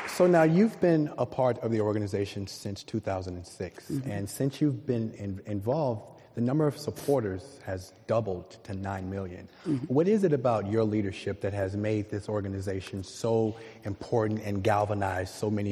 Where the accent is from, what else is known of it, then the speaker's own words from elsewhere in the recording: Arkansas, United States; And I'm from Arkansas, so if you all hear a bunch of y'alls and stuff like that, just let them slide, deal?